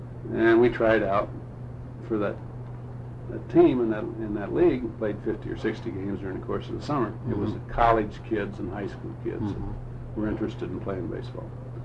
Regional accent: West Plains, Missouri, United States; also born or lived in Michigan; And so, of course, I was born in Michigan, and I come to Missouri with them. I came down here and moved to West Plains, Missouri, which is about 100 miles from here.

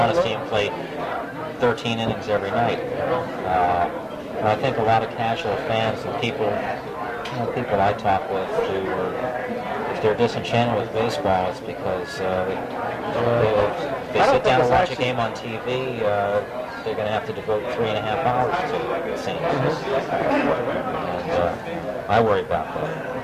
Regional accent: New Jersey, United States; I grew up listening to all these guys. I grew up in New Jersey.

